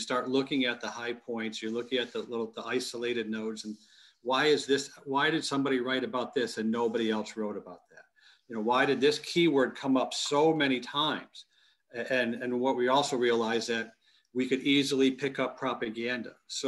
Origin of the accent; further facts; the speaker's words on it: Plymouth, Michigan, United States; when I saw my hometown of Plymouth, Michigan popped up as a node